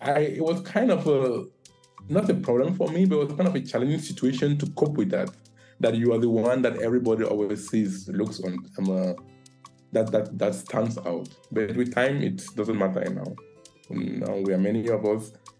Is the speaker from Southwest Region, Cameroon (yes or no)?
no; Bamenda, Northwest Region, Cameroon; moved away as an adult; So I grew up in the English speaking part in a town called Bamenda.